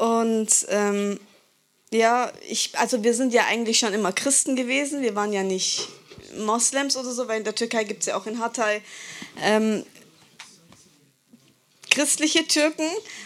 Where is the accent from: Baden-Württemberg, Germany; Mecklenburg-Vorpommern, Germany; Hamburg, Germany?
Baden-Württemberg, Germany; Welzheim; Ich bin in Welzheim groß geworden. Das ist so ein, keine Ahnung, Stadt, Dorf, wie auch immer man das nennen darf.